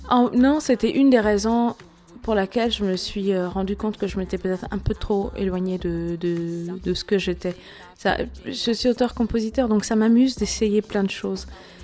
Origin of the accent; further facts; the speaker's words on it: Bamako, Mali; je suis née, j'ai grandi à Bamako, au Mali, et je suis musicienne.